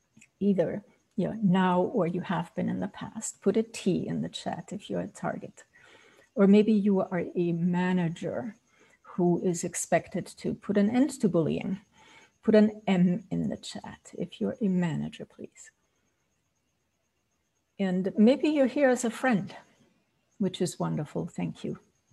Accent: Austria; accent: Austrian; English is a second language; now in United States; both growing up in Austria, that's where the accent is from, and then after I moved to the US

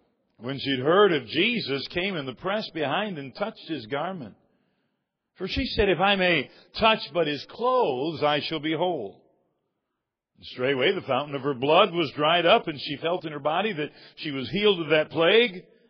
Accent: Michigan, United States; also born or lived in South Carolina; I was born in South Carolina, but I was sentenced to the state of Michigan as a young man

